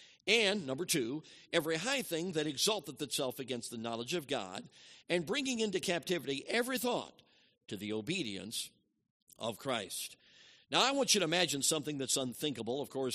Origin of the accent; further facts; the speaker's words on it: Chicago, Illinois, United States; now in Canada; Chicago. But I don't live there anymore. I went north of the border, okay? And there are some benefits of growing up in Chicago.